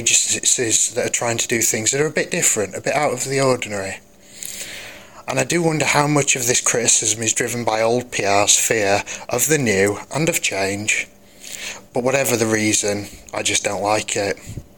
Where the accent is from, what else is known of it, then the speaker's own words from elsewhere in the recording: Sheffield, Yorkshire and the Humber, United Kingdom; I'm from Sheffield.